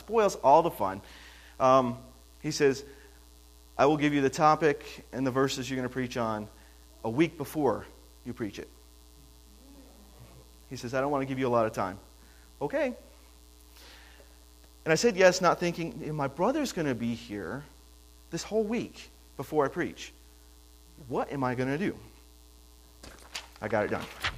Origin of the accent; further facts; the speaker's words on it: Cuba, New York, United States; So here's a little synopsis of … I grew up in Cuba, New York. I grew up in this church, as Megan said.